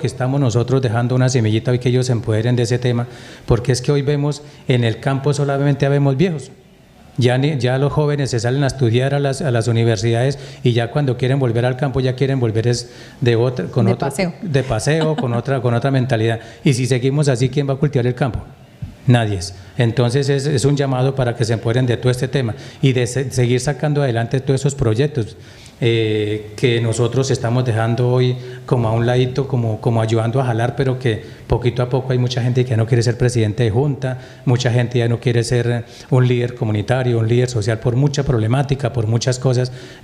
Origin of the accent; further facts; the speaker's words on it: San José del Guaviare, Guaviare, Colombia; yo soy nacido y criado aquí en San José